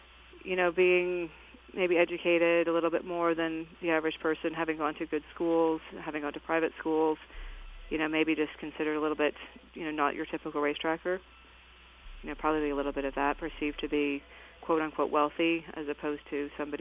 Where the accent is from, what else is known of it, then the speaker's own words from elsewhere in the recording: Canada; I grew up on Sampson Farms, which at the time my father was a show horse rider. He was on the Canadian equestrian team.